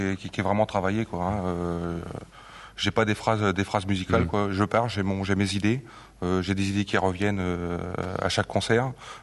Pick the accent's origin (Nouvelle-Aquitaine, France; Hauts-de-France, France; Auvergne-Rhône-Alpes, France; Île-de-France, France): Hauts-de-France, France; Compiègne; Moi, je suis de … Hein, je suis de région de Compiègne.